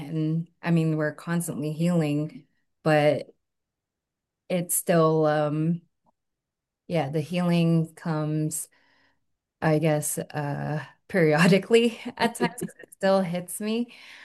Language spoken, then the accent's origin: English; San Luis Obispo, California, United States; I came from San Luis Obispo, which is in the central coast of California. It's paradise where we have nature, beaches, right? Hiking, great place to live.